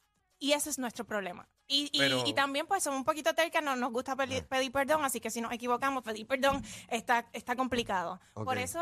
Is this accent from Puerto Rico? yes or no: yes; Orocovis, Puerto Rico; yo soy de Orocovis, así que toda mi familia está por allá.